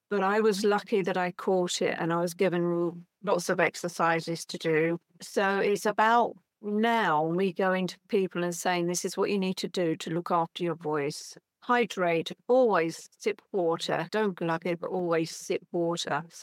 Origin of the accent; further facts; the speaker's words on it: United Kingdom; from Intuitively Speaking. I'm from the UK